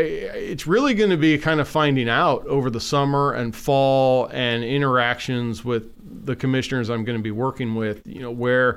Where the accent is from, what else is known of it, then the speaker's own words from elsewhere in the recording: Oregon, United States; I grew up in Southern Oregon. I worked in a plywood mill to help pay my way through college, and that college was Willamette.